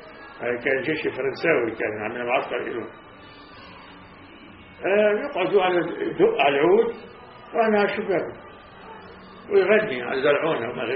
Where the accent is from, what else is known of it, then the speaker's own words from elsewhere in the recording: Palestine; moved away as an adult; هربت ماشي من فلسطين طلعت لحالي براسي